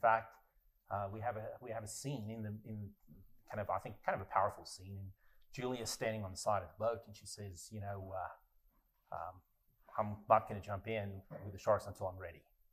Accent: South Africa; I grew up in the South African waters

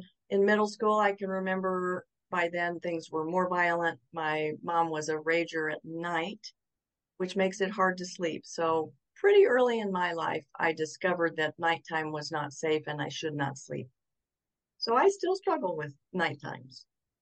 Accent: the South, United States; I grew up in the South and I would eat all of it that I could stuff.

